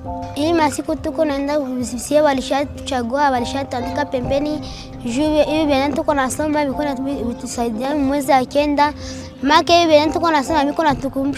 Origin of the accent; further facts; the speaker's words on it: Kibumba, North Kivu, DR Congo; Tulitokea Kibumba.